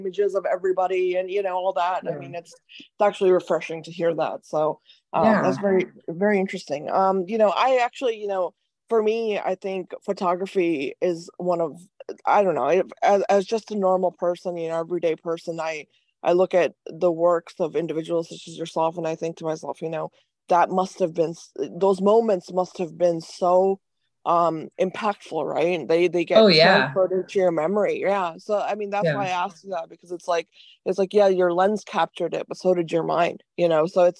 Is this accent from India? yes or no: yes; India; born there; I was born in India, I was, you know, educated internationally. I've never ever been just in America, right?